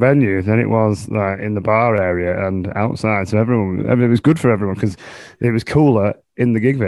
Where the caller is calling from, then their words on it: Manchester, North West England, United Kingdom; I am in, well, not so sunny Manchester at the minute, actually. It's a bit grey.